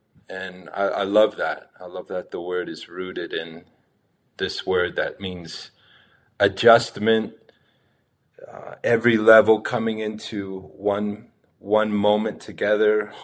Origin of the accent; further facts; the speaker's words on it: Pennsylvania, United States; now in Albuquerque, United States; Well, I hail from Pennsylvania originally, and then pretty much was a nomadic person most of my life until I was offered a once-in-a-lifetime opportunity to come to Albuquerque